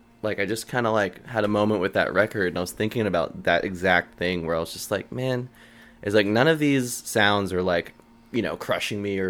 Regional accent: Austin, Texas, United States; Yeah, born and raised in Austin. I was born off, like, you know that hospital off Ben White, South, I guess it's St. David's or something. Yeah, I was born there, and my parents, like, they moved from North Carolina

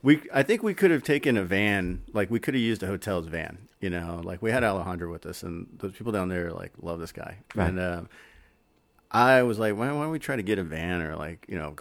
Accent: Galveston, Texas, United States; I'm from Galveston. I was born in Galveston, yeah.

